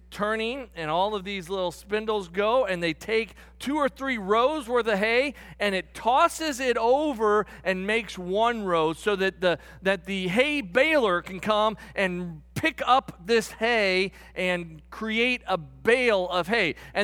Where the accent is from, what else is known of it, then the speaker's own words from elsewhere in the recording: St. Louis, Missouri, United States; I will tell you up front, I grew up here in St. Louis.